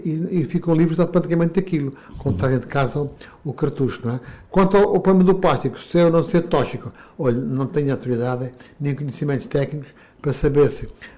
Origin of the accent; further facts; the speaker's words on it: Alentejo, Portugal; eu fui criado aqui no Alentejo